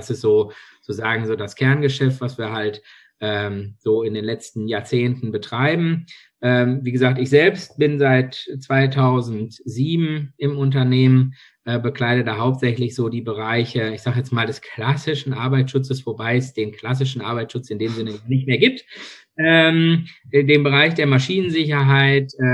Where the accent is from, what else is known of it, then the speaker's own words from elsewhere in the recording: Wanne-Eickel, North Rhine-Westphalia, Germany; born there; Also ich komme gebürtig aus Wanne-Eickel, kennt jeder, denke ich mal, aus diversen Songs. Arbeite in Bochum derzeit